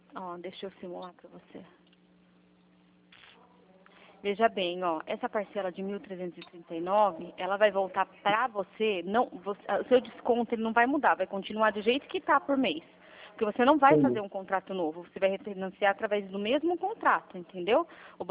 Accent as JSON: {"language": "Portuguese", "town": "Piracicaba", "region": "São Paulo", "country": "Brazil", "said": "sou daqui de Piracicaba."}